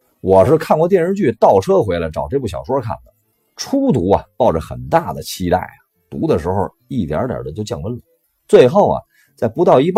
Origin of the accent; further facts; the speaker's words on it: Beijing, China; 因为我是北京人